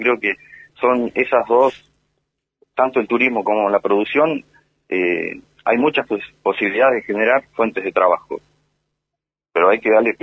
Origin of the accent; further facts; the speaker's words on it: Gualjaina, Chubut, Argentina; soy de Gualjaina, casi nativo de Gualjaina. Mi mamá es de acá de Gualjaina. Casi me crié en Gualjaina, llevo más de 27 años. Tengo mi familia en Gualjaina, tengo mis raíces en Gualjaina.